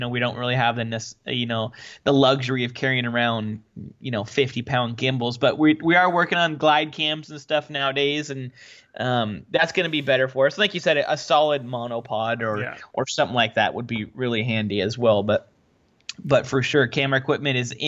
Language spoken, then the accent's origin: English; Washington, United States; I'm from Washington State, born and raised up in the Pacific Northwest.